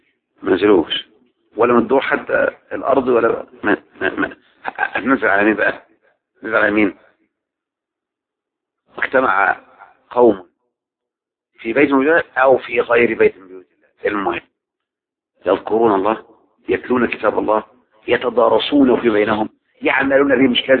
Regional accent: Egypt; احنا النهاردة مصريين.

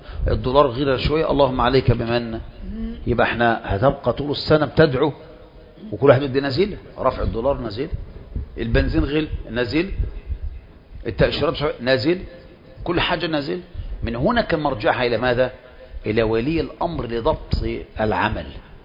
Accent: Egypt; زي ما احنا دلوقتي ما يلزم الاذن عندنا في مصر

